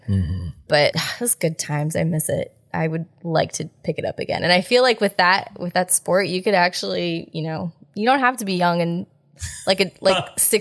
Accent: Del Rio, Texas, United States; All right. So I was born and raised in Del Rio, Texas.

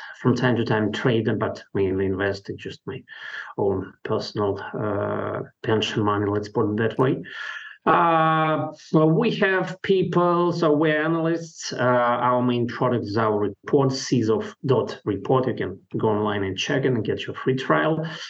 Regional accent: Russia; English is a second language; moved away as an adult; mainly in Russia. I was born in Russia and I was living in Russia till 2021.

